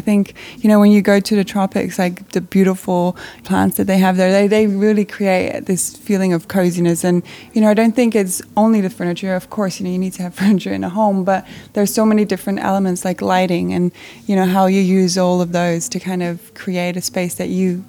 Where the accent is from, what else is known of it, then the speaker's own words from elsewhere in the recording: Netherlands; I'm from the Netherlands, that is quite handy because I get to go back home and combine work and family.